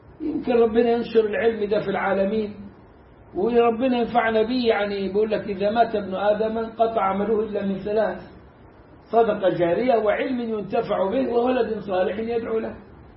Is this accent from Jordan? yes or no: no; Egypt; عندنا في مصر الجمعية الشرعية تجهر بالبسملة على مذهب الشافعي